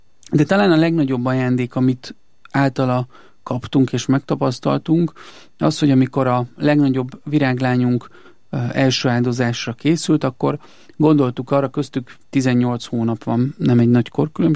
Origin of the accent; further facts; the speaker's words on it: Körmend, Vas, Hungary; born there; Körmenden születtem, és ugye ott élt életének utolsó évtizedében Batthyány Boldog László, a szegények orvosa.